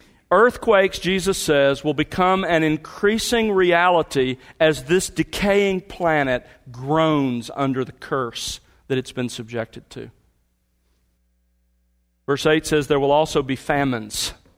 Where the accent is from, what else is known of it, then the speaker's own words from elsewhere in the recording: the South, United States; we were raised in the South, moved out there.